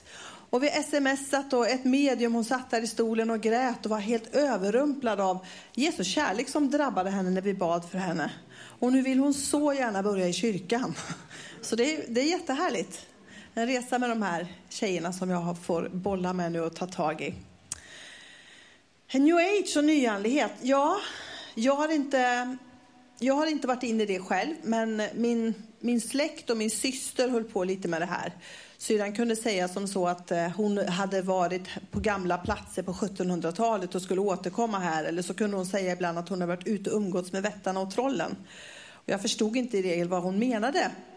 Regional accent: Skara, Västra Götaland County, Sweden; Jag är från Skara ursprungligen.

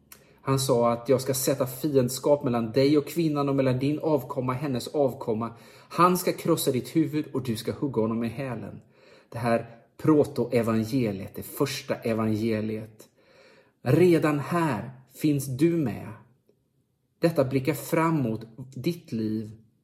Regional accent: Borås, Västra Götaland County, Sweden; born there; när jag föddes i Borås 1972

